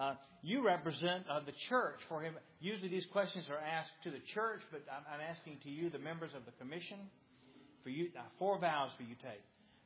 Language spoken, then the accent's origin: English; Mobile, Alabama, United States; I grew up in Mobile. Maybe I don't know how many people knew. I grew up here.